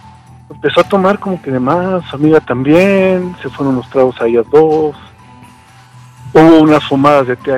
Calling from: Mexico City, Mexico

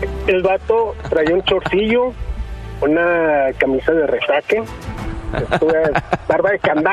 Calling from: Guadalajara, Jalisco, Mexico; de Guadalajara.

